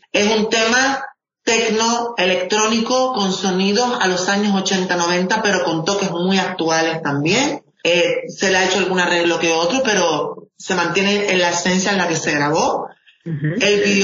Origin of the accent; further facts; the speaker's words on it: Canary Islands, Spain; born there; yo soy canario, con descendencia árabe mexicana, pero nacido en Gran Canaria, mi nombre es ruso y mi apellido es de Palestina.